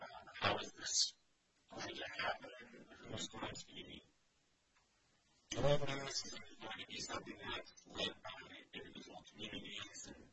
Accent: Juneau, Alaska, United States; And I was born and raised here in Juneau. I went through the Juneau School District.

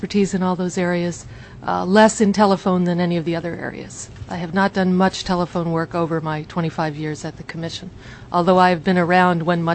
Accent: Midwest, United States; now in Alaska, United States; And on a personal level, I grew up in the Midwest. I went to college on the East Coast. I went to law school in the Mountain West. And I headed up here for a short adventure, and I've been here ever since.

